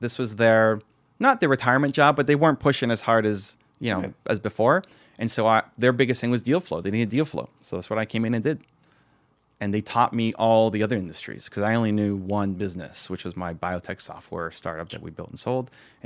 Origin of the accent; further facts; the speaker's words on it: Toronto, Ontario, Canada; So I'm from Toronto.